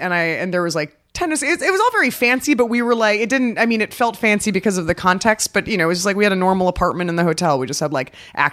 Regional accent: New Jersey, United States; also born or lived in Toronto, Canada / Bermuda; So I was born in Toronto and I was brought home like from the hospital to a hotel and then we moved to Bermuda for a year. We lived in a hotel there. And then we moved to New Jersey.

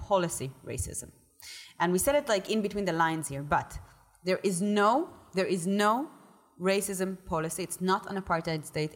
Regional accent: Israel; living, growing up in Israel

